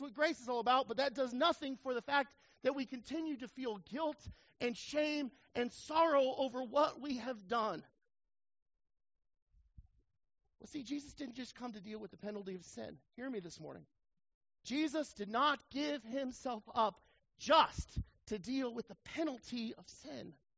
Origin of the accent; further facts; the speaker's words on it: New Mexico, United States; I grew up in New Mexico, folks. You know, seafood comes at a premium. We don't eat a lot of that in New Mexico.